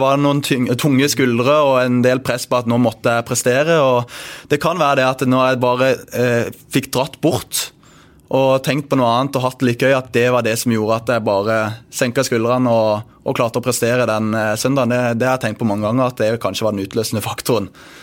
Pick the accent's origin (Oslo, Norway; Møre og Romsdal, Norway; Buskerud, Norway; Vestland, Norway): Vestland, Norway; Bergen; jeg har ikke det, men jeg kommer jo fra Bergen